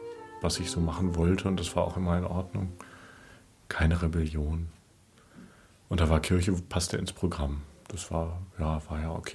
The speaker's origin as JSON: {"language": "German", "town": "Goslar", "region": "Lower Saxony", "country": "Germany", "tie": "born or raised there", "also_born_or_lived": "Bad Harzburg", "said": "Ich bin geboren in Bad Harzburg, aufgewachsen in Goslar, in der Braunschweigischen Landeskirche. Eigentlich ein ganz unkirchliches Elternhaus. Bin der zweite Sohn"}